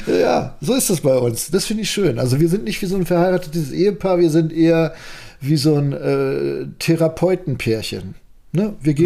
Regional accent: Lower Saxony / North Rhine-Westphalia border, Germany; wir haben im Grenzgebiet zwischen Niedersachsen und Nordrhein-Westfalen gelebt

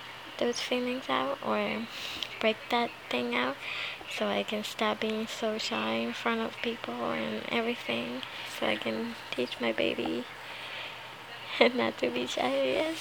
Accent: Puerto Rico; now in Florida, United States; I'm from Puerto Rico, but I've been in Florida since 10 to 12 years, so yeah, I haven't really raised myself in Puerto Rico or anything. But yeah, we both know Spanish

